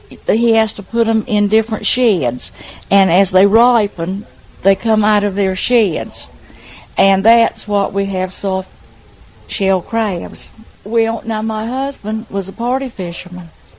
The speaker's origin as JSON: {"language": "English", "town": "Manteo", "region": "North Carolina", "country": "United States", "tie": "born or raised there", "said": "I was born and raised right here in Mattia. And I grew up here, and I went to school with local children and on the island, and I graduated. And we all talk alike."}